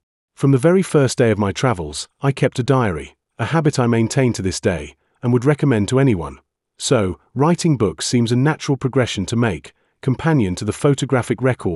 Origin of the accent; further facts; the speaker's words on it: England, United Kingdom; a fact I'd never considered or fully appreciated when growing up in England